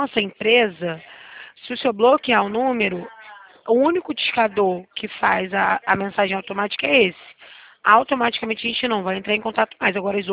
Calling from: Rio de Janeiro, Brazil; Eu falo do centro do Rio

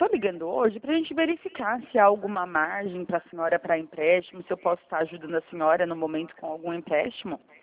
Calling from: São Paulo, Brazil; eu também não sou do Rio de Janeiro, eu estou falando do interior de São Paulo.

